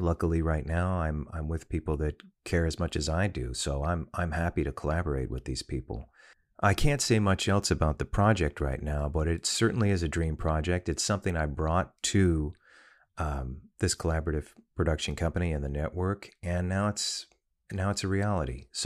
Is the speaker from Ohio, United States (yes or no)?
no; New York, United States; And, you know, I grew up in New York where a gator attack was an urban legend.